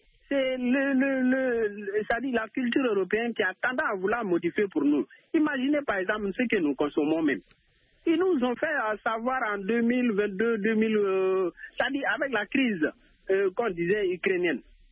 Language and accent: French; Burkina Faso; now in Senegal; Sinon, chez moi, au Burkina, Tu peux vivre vraiment des années sans penser, par exemple, consommer des biscuits.